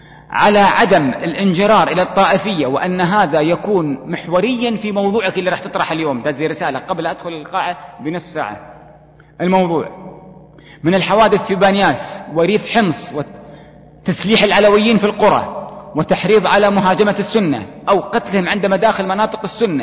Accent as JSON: {"language": "Arabic", "country": "Kuwait", "said": "حتى عندنا في الكويت"}